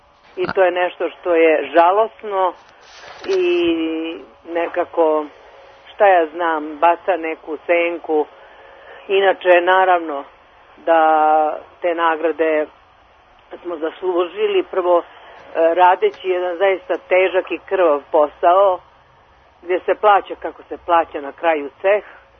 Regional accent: Belgrade, Serbia; ja sam rođena na Dorćolu i pošto sam ja odrasla između ostalog i u staroj kinoteci

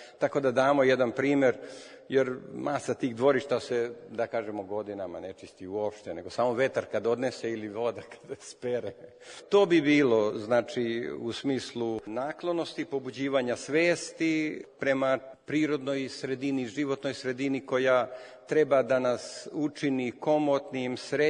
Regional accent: Sjenica, Zlatibor District, Serbia; moved away; Ja sam inače rodom iz Sjenice, ali odavno otišao od Ozgo.

